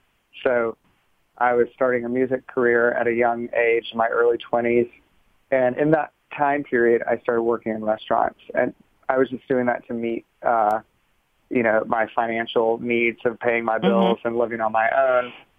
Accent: Savannah, Georgia, United States; now in Atlanta, United States; I actually studied architecture at Georgia Tech here in Atlanta. I grew up in Savannah, Georgia, and moved here to go to college.

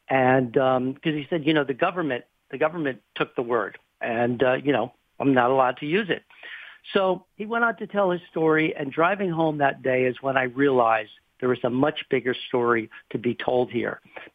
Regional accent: New Jersey, United States; So growing up, I grew up in New Jersey and, you know, my parents shopped in a supermarket.

